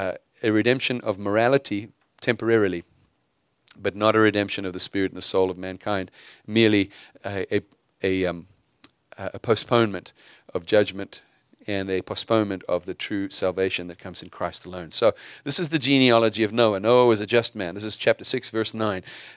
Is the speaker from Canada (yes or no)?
no; South Africa; now in United States; It's not because I'm South African.